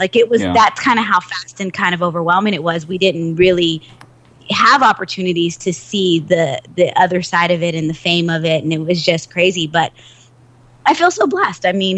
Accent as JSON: {"language": "English", "town": "Dallas", "region": "Texas", "country": "United States", "tie": "born or raised there", "said": "I'm doing a screening in Dallas, which is my hometown"}